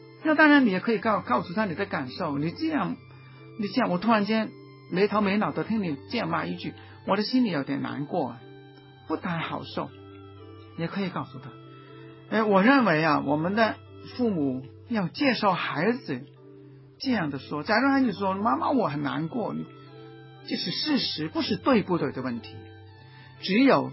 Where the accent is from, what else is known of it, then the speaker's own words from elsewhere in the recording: Guangdong, China; 我们广东人说心知肚明